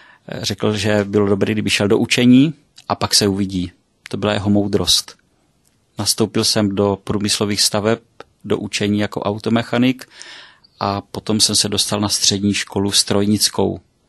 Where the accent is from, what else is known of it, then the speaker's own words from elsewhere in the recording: Starovice, South Moravian Region, Czechia; also born or lived in Hustopeče; Narodil jsem se v Hustopečích a vyrůstal jsem první 4 roky ve vesnici Starovice.